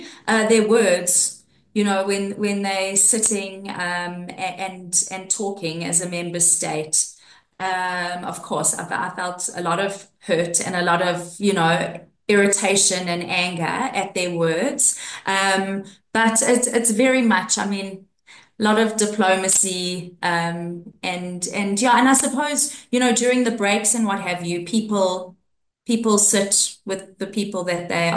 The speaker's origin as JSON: {"language": "English", "country": "South Africa", "said": "it was also important for me to go as a South African, not as the government and not as an ANC representative, but as a South African"}